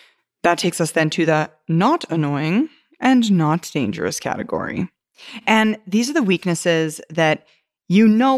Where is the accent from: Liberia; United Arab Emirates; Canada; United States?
Canada; I'm a Canadian. I should know French.